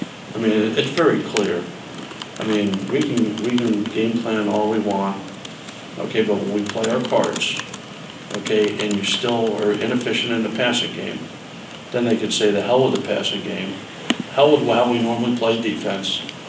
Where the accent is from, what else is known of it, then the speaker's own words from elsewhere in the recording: New Jersey, United States; I mean, I grew up in New Jersey.